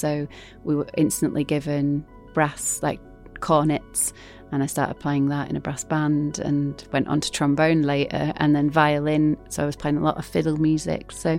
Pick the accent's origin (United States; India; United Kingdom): United Kingdom; Northern Ireland; When I grew up in Northern Ireland, on like even like on my sixth birthday, I remember bombs going off in Belfast.